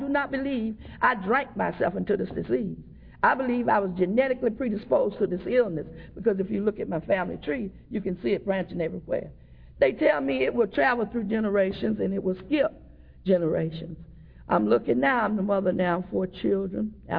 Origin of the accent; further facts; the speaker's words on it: Brunswick, Georgia, United States; born there; I was born in Brunswick, Georgia. And I have a brother who is 13 years older than me.